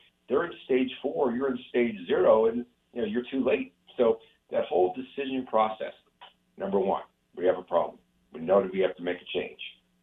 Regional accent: Ohio, United States; And for example, I was born and raised in Ohio.

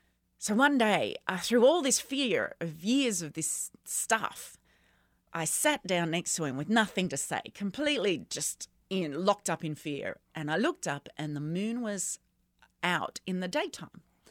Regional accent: Australia; I was born in Australia, but my family come from El Salvador. So there was a migration, older siblings born overseas, all of that. So I was born and raised in Australia as an immigrant

